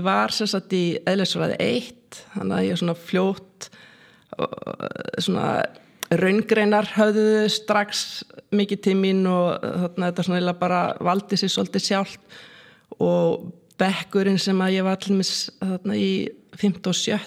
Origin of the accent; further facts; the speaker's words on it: Reykjavík, Capital Region, Iceland; Við erum nú bara á mínum æsku slóðum. Ég alinn hérna upp í Vesturbænum. Ég var sem sagt þarna bjó til 13 ára í kennarablokkinni sem hérna bara rétt hjá. Og þetta sem sagt, var í Melaskóla og Hagaskóla